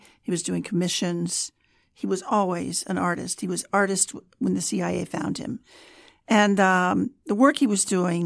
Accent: Kansas, United States; She went off on her honeymoon, and there I was from Kansas, and I did not want to go home.

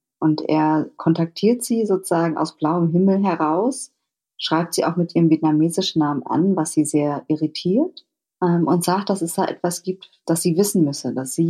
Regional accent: Berlin, Germany; Ich bin auch in Berlin aufgewachsen. Ein großer Teil meiner Verwandtschaft lebt in Vietnam und Kalifornien.

